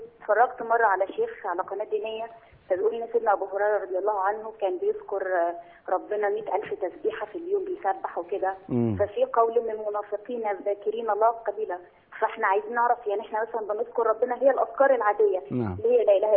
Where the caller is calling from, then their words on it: Saudi Arabia; أنا بكلم حضرتك من السعودية.